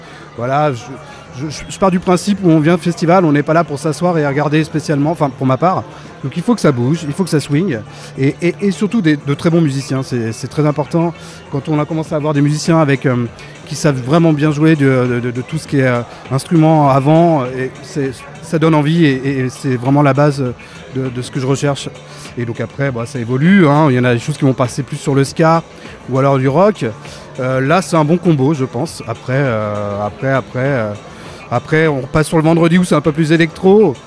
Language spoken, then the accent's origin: French; Charron, Nouvelle-Aquitaine, France; Moi, je suis natif de Charon, donc voilà, et puis je suis là depuis le début en tant que bénévole